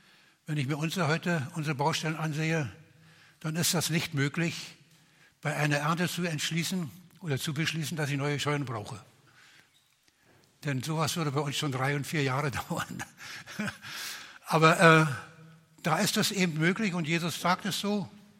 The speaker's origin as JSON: {"language": "German", "region": "Brandenburg", "country": "Germany", "said": "Bei uns in der Prignitz waren die Hocken, das waren so 20 Garben, die aufgestellt wurden, 9 in jeder Reihe und an jeder Seite eine als Abschluss."}